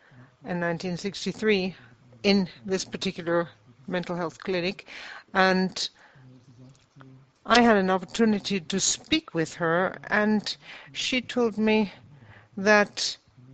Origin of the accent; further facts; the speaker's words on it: Oldenburg, Lower Saxony, Germany; I'm from Oldenburg, and we have a clinic on the border of the town of Oldenburg